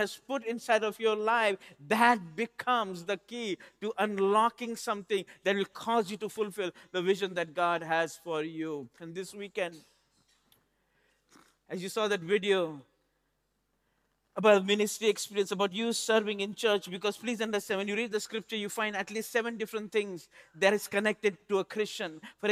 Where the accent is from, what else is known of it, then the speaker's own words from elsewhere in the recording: India; I come from India